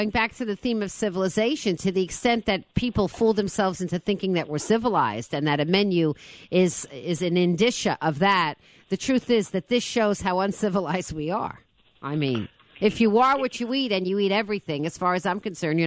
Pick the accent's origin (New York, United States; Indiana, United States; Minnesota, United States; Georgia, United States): New York, United States; So I have to say, the one that really got me, because I'm a New Yorker, was, and it's so recent